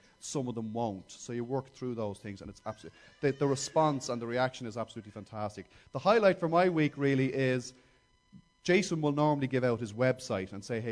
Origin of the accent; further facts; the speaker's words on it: Ireland; Now, only because we're Irish and we don't take direction from anybody, okay?